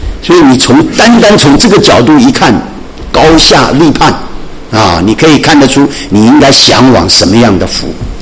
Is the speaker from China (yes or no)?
yes; China; 这我们中国人最喜欢讲的五福了啊